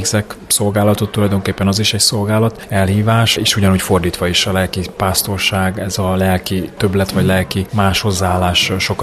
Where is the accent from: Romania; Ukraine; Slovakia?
Ukraine; Zakarpattia Oblast; én ugyan Kárpátalján születtem és ott nőttem fel